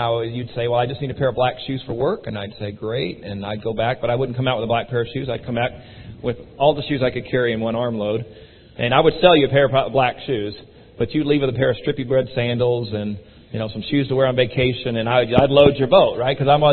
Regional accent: Texas, United States; But as a Texan, we would be in a panic. Anybody from Texas, we wouldn't be here this morning.

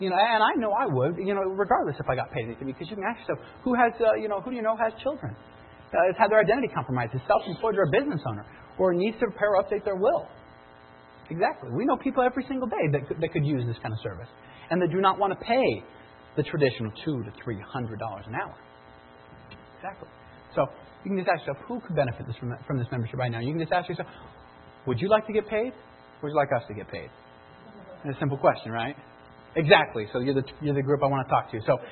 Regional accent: St. George, Utah, United States; I come from St. George, so this is cold for me.

